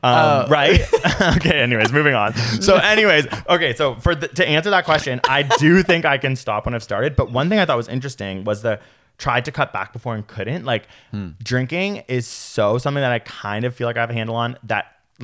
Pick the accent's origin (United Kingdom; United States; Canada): United Kingdom; I keep being British